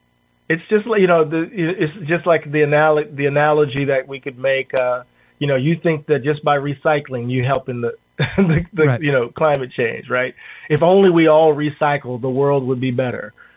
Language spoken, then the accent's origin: English; Mississippi, United States; As a kid growing up in Mississippi, Sam, I found myself celebrating Stonewall Jackson.